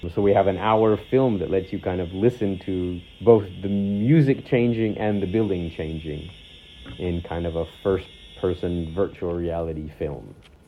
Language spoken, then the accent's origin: English; United States; now in France; I'm originally American, now also a French citizen.